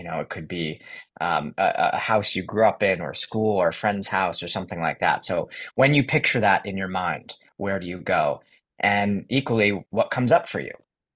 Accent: Dobbs Ferry, New York, United States; I grew up in Dobbs Ferry, New York

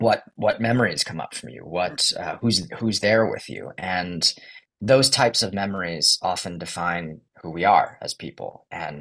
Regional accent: Dobbs Ferry, New York, United States; I grew up in Dobbs Ferry, New York

